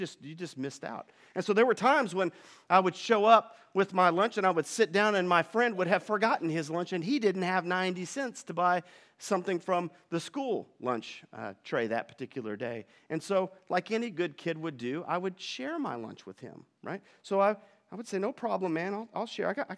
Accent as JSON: {"language": "English", "region": "Arkansas", "country": "United States", "said": "Hey, I'm from Arkansas, so I can pick on Arkansas, right?"}